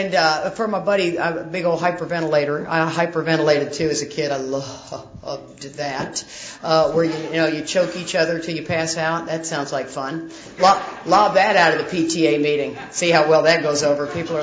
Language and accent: English; Houston, Texas, United States; I grew up in Houston, Texas.